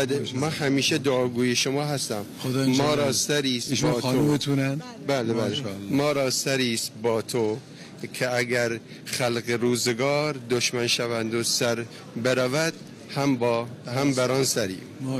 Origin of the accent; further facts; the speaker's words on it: Iran; من ایرانی هستم.